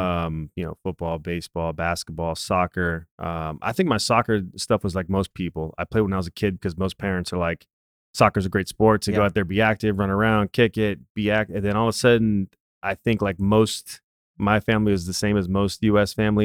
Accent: California, United States; now in Dallas, United States; I'm from California, like you and I were just talking about, and now I'm here in Dallas.

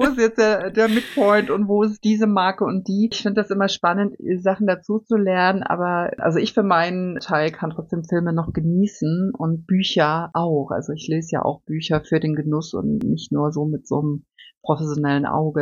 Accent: Dresden, Saxony, Germany; im Osten, wo ich aufgewachsen bin, in der Nähe von Dresden, sagt man Romy. Und in meiner neuen Heimat, hier im Norden Deutschlands

